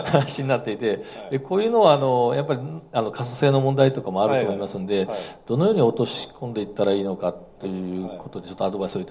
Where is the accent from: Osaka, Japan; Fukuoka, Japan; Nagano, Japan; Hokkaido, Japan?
Fukuoka, Japan; 福岡から来ました